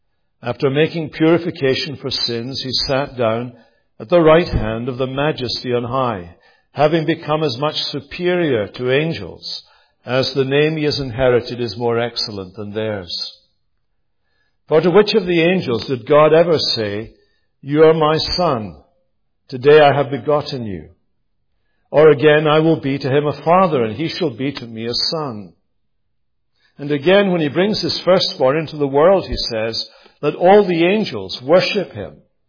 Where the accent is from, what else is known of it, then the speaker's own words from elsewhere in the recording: Scotland, United Kingdom; I'm from Scotland, and one of the great things about Scotland is, perhaps the greatest thing about Scotland is, that it's not England.